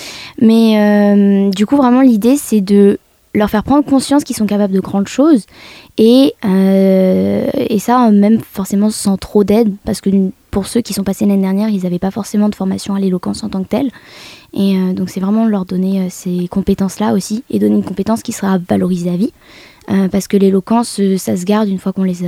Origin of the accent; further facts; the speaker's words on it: Bourgogne-Franche-Comté, France; même si on vient de la Nièvre, on n'est pas plus nul que les autres.